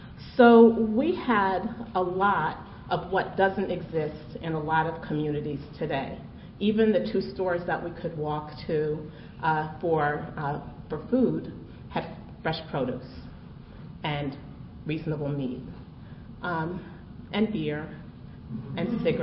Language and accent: English; New Rochelle, New York, United States; So I grew up in City Park. City Park is a public housing project in lovely New Rochelle, New York.